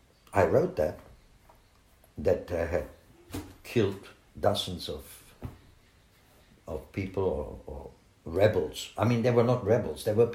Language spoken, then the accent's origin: English; Australia; also born or lived in Germany; I mean, I was born in Germany and I came to Australia when I was very small.